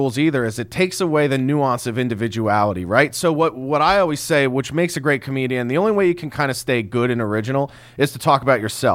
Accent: Philadelphia, Pennsylvania, United States; I grew up in Philadelphia.

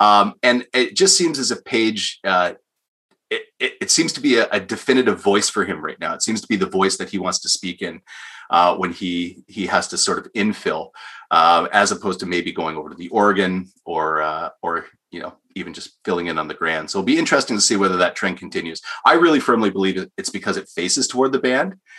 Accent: Canada; as a Canadian

